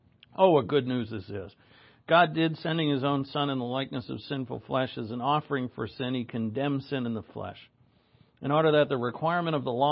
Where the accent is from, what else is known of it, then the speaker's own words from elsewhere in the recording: Providence, Rhode Island, United States; where I grew up in Providence